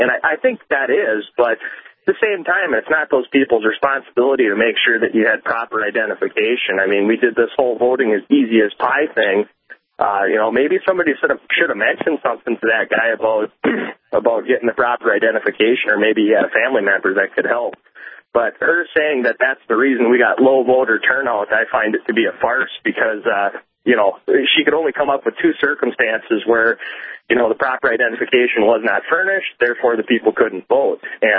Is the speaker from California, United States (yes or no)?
no; Jamestown, North Dakota, United States; I'm from Jamestown